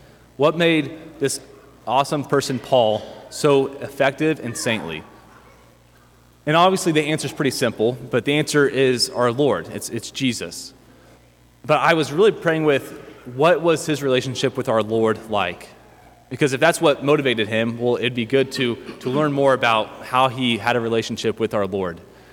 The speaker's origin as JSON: {"language": "English", "town": "Garden Plain", "region": "Kansas", "country": "United States", "tie": "born or raised there", "said": "I grew up in Garden Plain, so not too far away from here. And I grew up on a farm."}